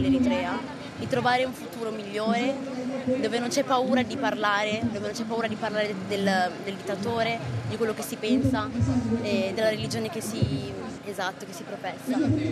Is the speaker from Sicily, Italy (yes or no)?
no; Milan, Lombardy, Italy; ho 18 anni, vengo da Milano.